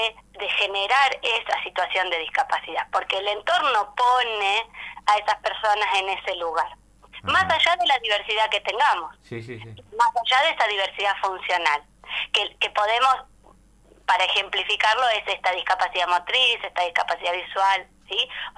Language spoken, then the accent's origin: Spanish; Córdoba, Argentina; born there; now in Chos Malal, Argentina; Soy nacida en Córdoba. Mis hijos son de Chosmalal, así que si me dejan, soy de Chosmalal también.